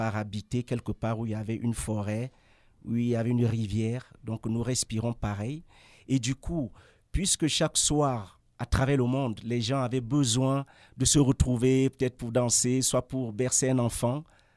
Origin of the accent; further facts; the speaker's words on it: North, Cameroon; Chez nous, au Nord Cameroun, ces petites voix-là.